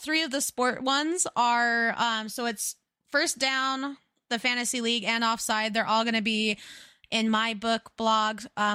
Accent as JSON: {"language": "English", "region": "Utah", "country": "United States", "tie": "born or raised there", "lives_now": "Idaho, United States", "said": "it obviously we grew up in Utah, okay? If you know, you get it. I moved to Idaho, still a lot"}